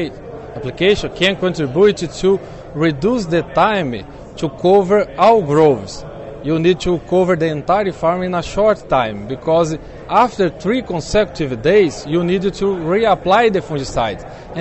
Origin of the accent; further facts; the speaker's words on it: Brazil; English is a second language; I am from Brazil.